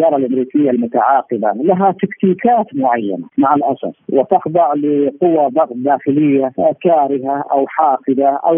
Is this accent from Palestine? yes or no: no; Saudi Arabia; أتحدث بصفتي مواطن سعودي لست مسؤولا